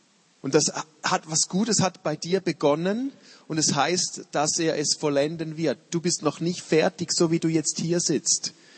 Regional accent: Switzerland; Wir machen mal schnell als Schweizer so ein Gotthardtunnel.

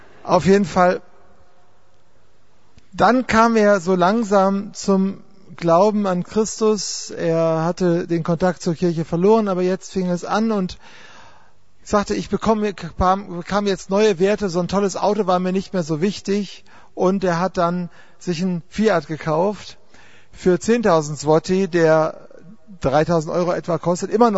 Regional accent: Duisburg, North Rhine-Westphalia, Germany; Ich komme aus Duisburg.

